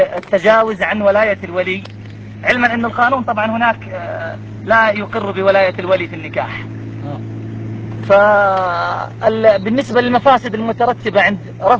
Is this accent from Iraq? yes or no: yes; Iraq; تعلم يا شيخ انه عندنا في العراق